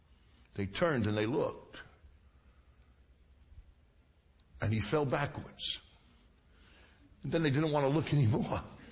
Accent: Brooklyn, New York, United States; I come from Brooklyn, so you have to bear with me

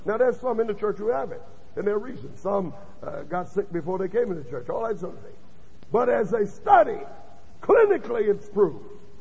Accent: the South, United States; I love greens. I'm from the South. A lot of folk don't even know what they are up north.

